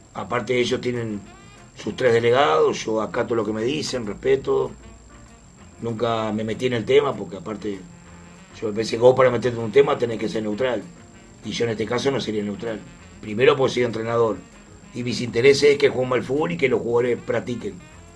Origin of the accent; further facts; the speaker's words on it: Montevideo, Uruguay; Yo me crié toda la vida en el Cerrito.